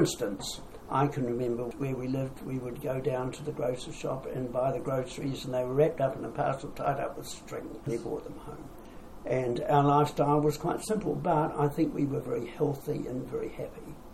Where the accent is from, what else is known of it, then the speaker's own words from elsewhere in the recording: Lower Hutt, Wellington, New Zealand; born there; I was born in Lower Hutt in 1932.